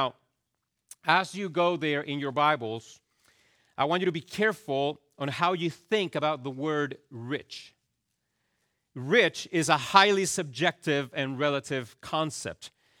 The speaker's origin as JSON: {"language": "English", "country": "Chile", "tie": "born or raised there", "moved": "as an adult", "said": "Now, I grew up in Chile. You know this by now, hopefully. And in the 22 years that I spent in Chile, I don't remember ever suffering due to lack of basic provisions."}